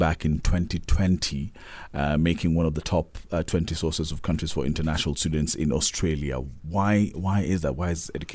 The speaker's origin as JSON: {"language": "English", "region": "Kwale County", "country": "Kenya", "tie": "born or raised there", "said": "That's in Kwale. That's my hometown, I would say."}